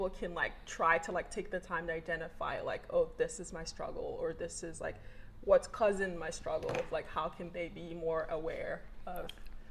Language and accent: English; Nigeria; okay, I'm Nigerian. Nigerian. And one of the things with being Nigerian is, like, and, like, the culture-wise, growing up, they're, like, expectations.